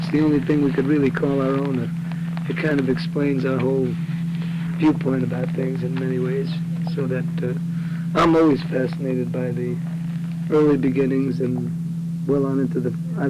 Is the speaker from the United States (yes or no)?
yes; New York City, New York, United States; From New York City.